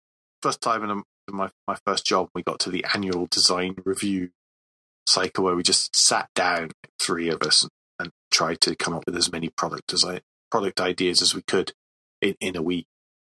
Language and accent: English; Scotland, United Kingdom; Okay, as a Scot, I think that's fantastic.